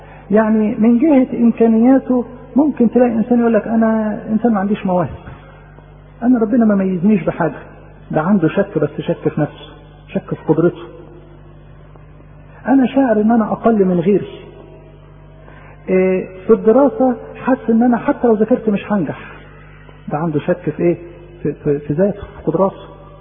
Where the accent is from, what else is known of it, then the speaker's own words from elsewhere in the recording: Egypt; يعني احنا كايه كمصريين يعني في الحتة دي شطار قوي